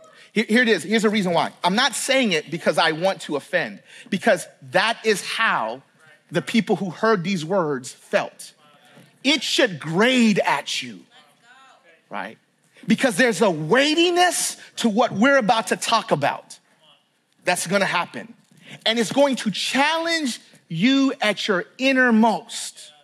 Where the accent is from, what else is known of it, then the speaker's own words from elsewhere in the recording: Tennessee, United States; I grew up down south in Tennessee. I'm a Tennessee boy.